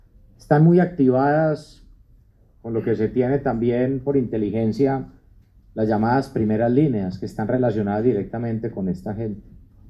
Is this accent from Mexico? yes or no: no; Colombia; que valoremos como colombianos lo que hace nuestra policía y nuestro ejército